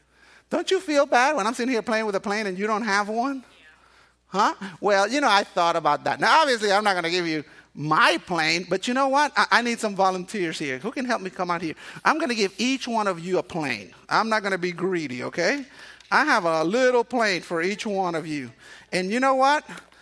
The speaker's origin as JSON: {"language": "English", "country": "Cuba", "tie": "born or raised there", "said": "I remember as a kid, growing up in Cuba, in Cuba, we didn't celebrate Christmas."}